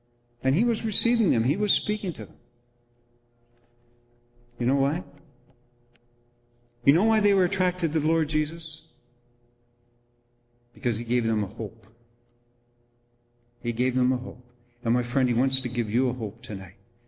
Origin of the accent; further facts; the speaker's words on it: Canada; I knew all my life, probably, now I grew up in Canada